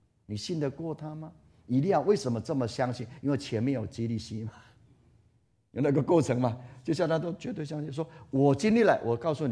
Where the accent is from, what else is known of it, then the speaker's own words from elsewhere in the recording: Taiwan; 我们台湾人每一次都说哇够八斗了